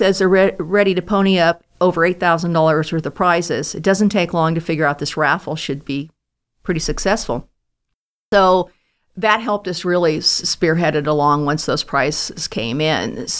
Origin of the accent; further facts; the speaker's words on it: California, United States; You know, I'm from California. Everything's got pavement.